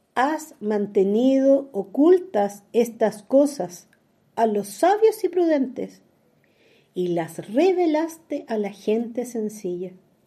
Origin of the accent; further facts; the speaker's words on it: Chile; En mi país, Chile, donde me encuentro